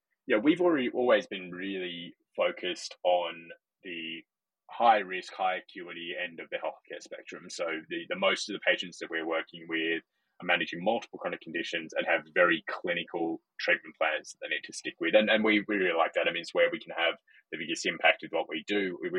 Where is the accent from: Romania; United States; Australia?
Australia; as people could probably tell from the accent, I'm originally from Australia